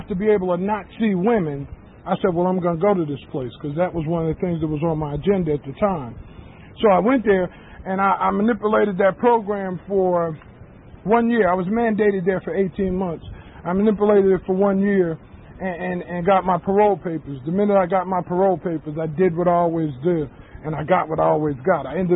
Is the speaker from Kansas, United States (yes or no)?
no; Newark, New Jersey, United States; I'm originally from Newark, New Jersey.